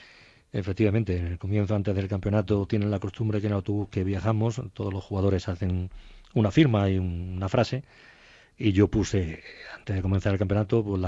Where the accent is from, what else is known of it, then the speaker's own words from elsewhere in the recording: Jaén, Andalusia, Spain; un poco de aceite de mi tierra para darle